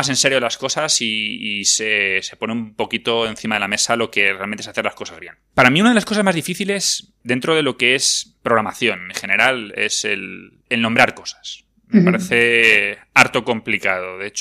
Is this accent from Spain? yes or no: yes; Madrid, Community of Madrid, Spain; yo soy de Madrid, yo vivo aquí en Madrid, en España